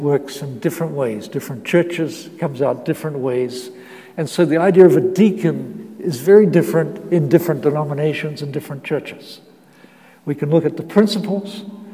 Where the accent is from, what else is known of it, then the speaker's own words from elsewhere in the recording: Dunedin, Otago, New Zealand; You know, my city of Dunedin, where I grew up in New Zealand